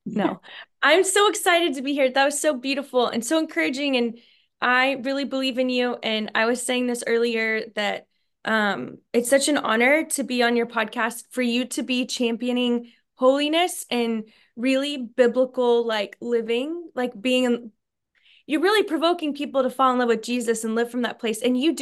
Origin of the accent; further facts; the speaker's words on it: Texas, United States; I grew up in the Church of Christ, for anybody who's familiar with that, and here in Texas, born and raised in the Bible Belt.